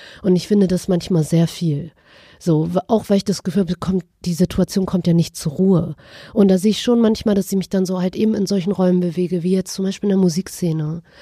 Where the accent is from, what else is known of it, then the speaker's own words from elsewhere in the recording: Germany; Also klar, ich bin deutsch sozialisiert, in Deutschland aufgewachsen, aber die ganze Zeit findet halt diese kurdische Realität parallel statt.